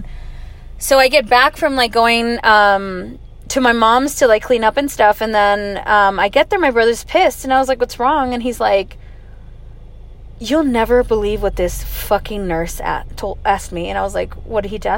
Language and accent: English; Los Angeles, California, United States; also born or lived in Texas; And I'm originally from Los Angeles, but Texas is, like, what made me who I am.